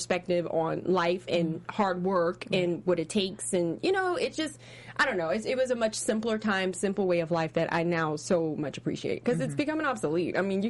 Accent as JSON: {"language": "English", "region": "the South", "country": "United States", "accent": "southern", "said": "And I'm going to go ahead and get my southern accent on."}